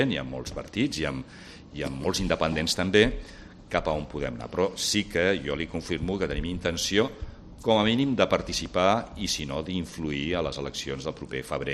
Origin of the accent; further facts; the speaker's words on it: Manresa, Catalonia, Spain; els meus veïns del meu poble, allà a Manresa, a Sant Padó